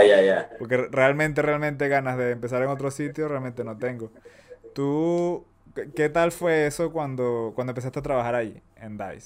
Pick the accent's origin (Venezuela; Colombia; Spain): Venezuela; moved away; yo soy venezolano y llevo años aquí intentando regularizarme